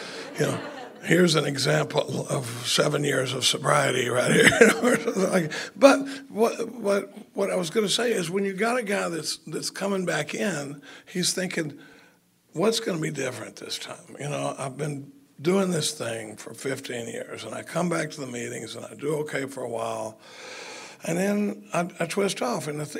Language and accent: English; Dallas, Texas, United States; You know, I grew up in Dallas.